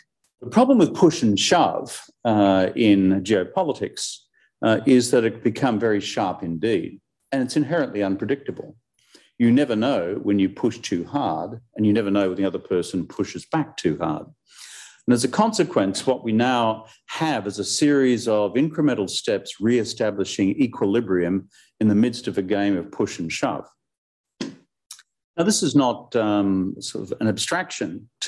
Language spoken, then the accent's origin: English; Australia; But no, I'm an eternal optimist because I'm an Australian.